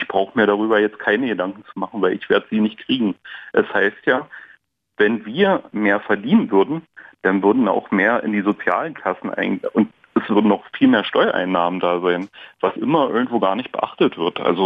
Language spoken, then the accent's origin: German; Germany; moved away as an adult; weil ich bin ja in Deutschland geboren und habe da bis zu meinem 20. Lebensjahr ich bin komplett Deutscher.